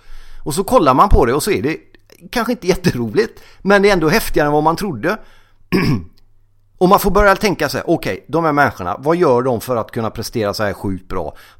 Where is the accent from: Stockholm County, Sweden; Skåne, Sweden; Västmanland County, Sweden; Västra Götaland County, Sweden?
Västra Götaland County, Sweden; Gothenburg; Jag kollar handbolls-EM, vilket är en som göteborgare så får man ju liksom handbollen med blod.